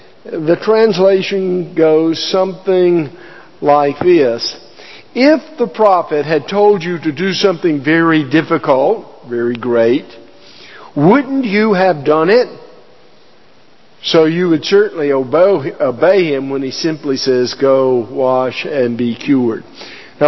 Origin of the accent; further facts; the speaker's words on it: Pensacola, Florida, United States; I grew up in Pensacola, and so as I go to beaches around the world, it's hard for things not to come into your mind.